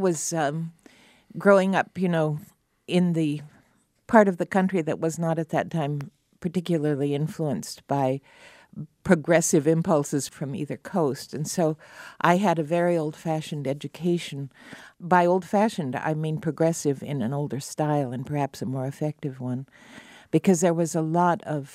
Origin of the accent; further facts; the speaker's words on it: Idaho, United States; On learning that I'm from Idaho, people have not infrequently asked